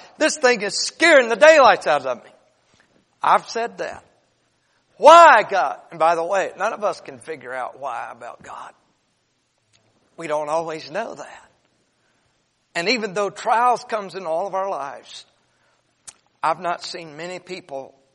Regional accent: North Carolina, United States; moved away as an adult; also born or lived in Washington; I'm from North Carolina. My wife and I, we were married a few years. And then the Lord called us to go to Washington State, Seattle, from Seattle, 26 miles north.

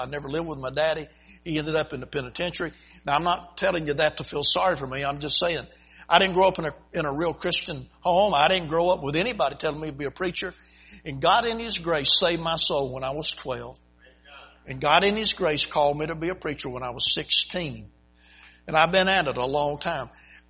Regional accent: South Carolina, United States; I was from South Carolina. But 1 week out of high school, I was at Parris Island.

